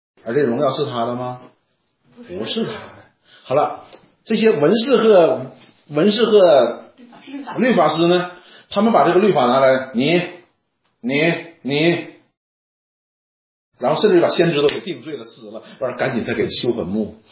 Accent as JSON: {"language": "Chinese", "region": "Northeast China", "country": "China", "said": "用我们东北话说叫光杆司令。"}